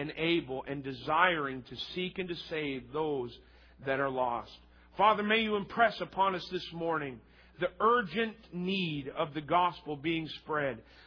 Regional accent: Bridgewater, United States; I grew up in small towns. Most of my teenage years, I grew up in Bridgewater, which is about 8,000 people.

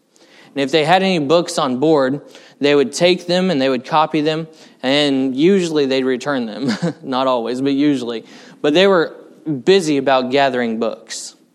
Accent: Colorado, United States; But my sister and I, we grew up a lot in Colorado. And in Colorado, our rivers are not like the rivers here.

